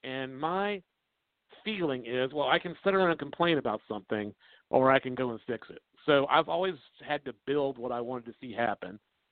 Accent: Jacksonville, Florida, United States; also born or lived in Green Cove Springs; I'm originally from Jacksonville. Well, actually Greenco Springs, Florida, then Jacksonville, Florida, about a 30-minute difference, and now Macon, Georgia.

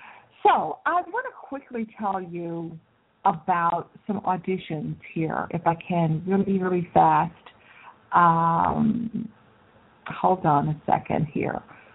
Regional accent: Houston, Texas, United States; Because I grew up in Houston, and I know where Baytown, Lee City, all of those places are great seafood towns.

